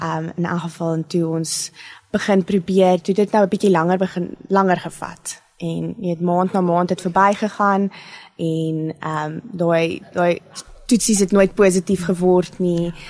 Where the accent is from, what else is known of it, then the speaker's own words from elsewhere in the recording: Pretoria, Gauteng, South Africa; born there; also born or lived in Ellisras; Ek is gebore hier in Pretoria.